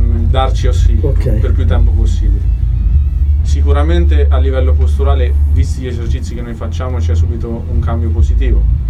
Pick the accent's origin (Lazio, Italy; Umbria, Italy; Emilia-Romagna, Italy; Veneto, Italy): Umbria, Italy; Ponte Recepi; E io sono di Ponte Recepi, lì vicino.